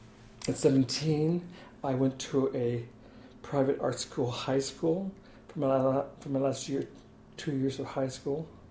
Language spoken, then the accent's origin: English; Indiana, United States; I was born in Northern Indiana. My family is Mennonite